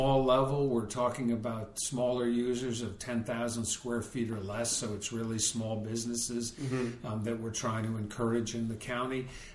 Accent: New Hampshire, United States; I had a great opportunity as a kid growing up in New Hampshire to see elected officials at the grassroots level

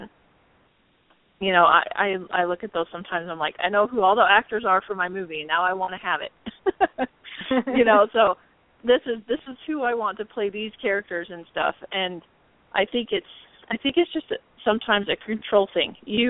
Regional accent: Idaho, United States; It was in a town close to my hometown in Idaho

